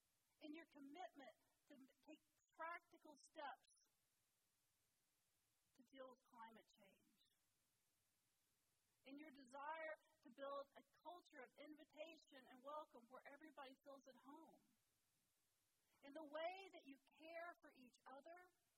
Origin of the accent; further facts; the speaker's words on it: Sonoma, California, United States; because I'm from Sonoma